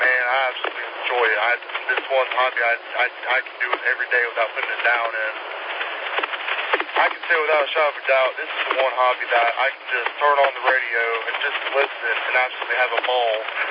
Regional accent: North Carolina, United States; I'll be honest, I travel up to North Carolina. That's my hometown is.

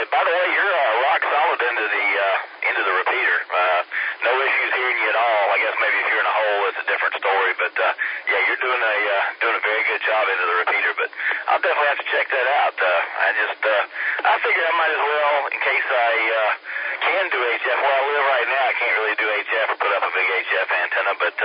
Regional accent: Greenville, South Carolina, United States; now in Charleston, United States; I was born and raised in Greenville. I live in Charleston now, but I get back to Greenville all the time

